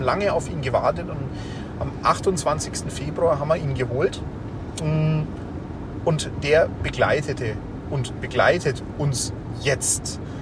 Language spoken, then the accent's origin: German; Augsburg, Bavaria, Germany; so als Bayern als Augsburger nicht unbedingt verstehen